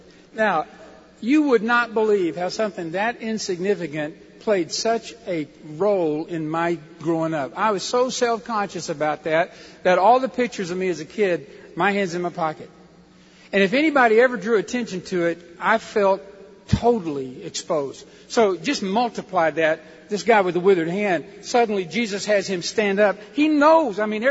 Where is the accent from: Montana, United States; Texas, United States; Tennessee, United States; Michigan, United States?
Texas, United States; Now I grew up in Texas. And as in all the southern states, we have a custom.